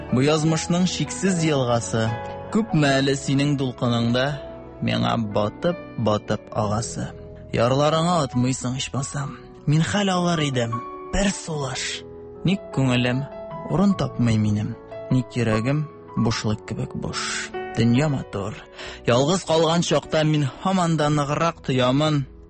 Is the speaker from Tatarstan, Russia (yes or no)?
yes; Tatarstan, Russia; Күкмара районының бик матур җирдә, елга буенда урнашкан татар тулысы авылыннан.